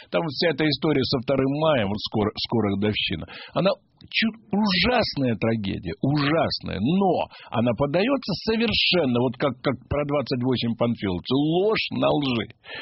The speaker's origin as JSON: {"language": "Russian", "town": "Odesa", "region": "Odesa Oblast", "country": "Ukraine", "tie": "born or raised there", "said": "это мой родной город, это, у меня до сих пор там квартира"}